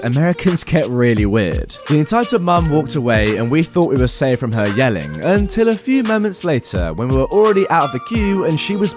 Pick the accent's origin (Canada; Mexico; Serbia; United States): Mexico; English is a second language; We're Mexican, but my first language is not Spanish. Sorry in advance for any mistakes, and we're from a city a bit away from there.